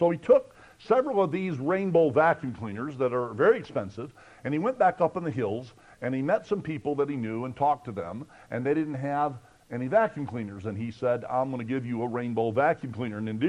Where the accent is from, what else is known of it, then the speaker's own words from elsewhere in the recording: Kentucky, United States; And I'm not a hillbilly, but I'm called one because I come from Kentucky.